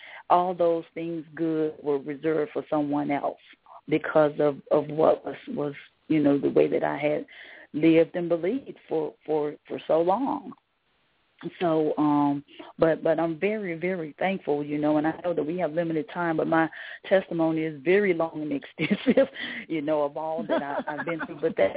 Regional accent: Mississippi, United States; And I'm from Mississippi, so I went to a really, really old Southern Baptist church

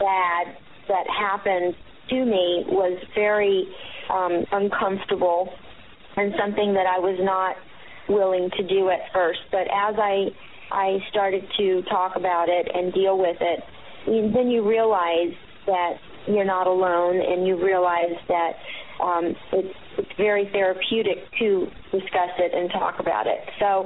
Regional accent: the South, United States; And I was no different growing up in the South

